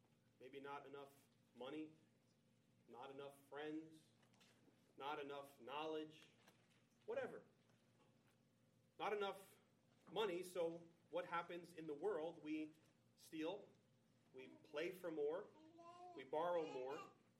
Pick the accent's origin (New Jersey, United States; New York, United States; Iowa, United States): New Jersey, United States; Jersey City; I am from Jersey City. It has been a dream of mine since I was in high school to start a church in Jersey City.